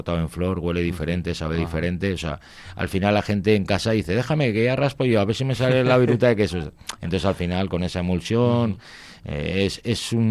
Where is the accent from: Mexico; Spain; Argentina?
Spain; Basque Country; como soy vasco